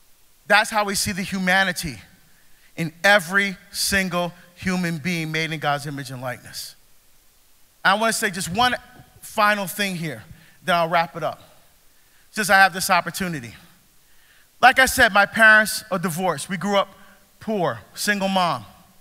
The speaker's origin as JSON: {"language": "English", "country": "Barbados", "tie": "born there", "said": "I was born in Barbados. I love my Caribbean heritage. I love our food. I love our culture. I love our music. I still speak our dialect."}